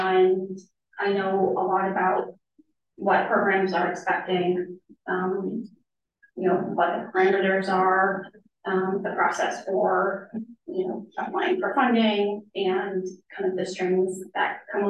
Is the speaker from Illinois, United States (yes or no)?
no; Boston, Massachusetts, United States; moved away as an adult; also born or lived in Texas; So I'm from Boston, born and raised, lived there for the first 23 years of my life, and then I moved to Texas.